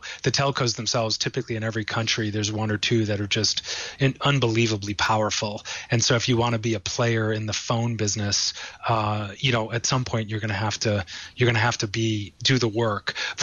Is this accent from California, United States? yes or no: no; Boston, Massachusetts, United States; I grew up in Boston, you know, in Paul's sort of homeland. And my parents opened a small Italian restaurant when they were really young.